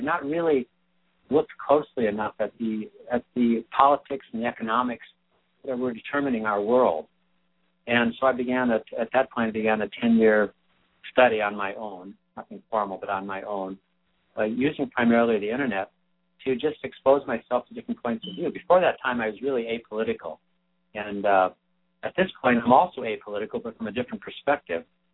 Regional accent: Midwest, United States; I grew up in the Midwest, so for most of my life. Well, for the first 34 years of my life, and it never occurred to me I'd move to Hawaii

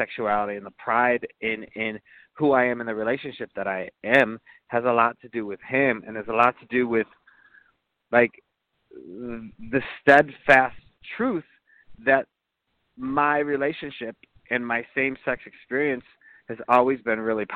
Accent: Wisconsin, United States; for me at the time growing up in Wisconsin, relationships meant children

